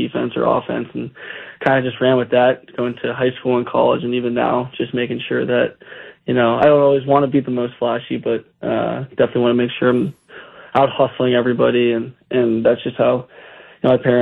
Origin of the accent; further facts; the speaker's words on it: Massachusetts, United States; I grew up in Massachusetts. Stayed close for college. Went to Boston College